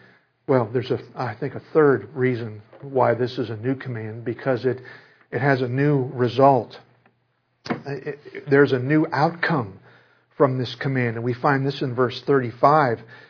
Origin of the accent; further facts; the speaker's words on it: Midwest, United States; Now, I don't have any trouble with that as a Midwesterner.